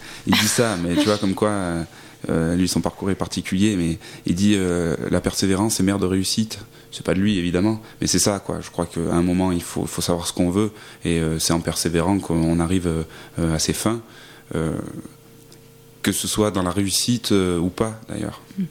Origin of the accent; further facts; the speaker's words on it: Provence-Alpes-Côte d'Azur, France; Moi, je viens d'un petit village des Gorges du Verdon, donc il y a ce petit côté aussi retranché.